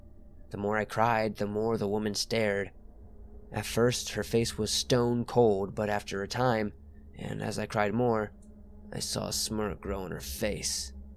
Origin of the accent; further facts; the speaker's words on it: Texas, United States; I've been doing this job for about 14 years and I am from Texas.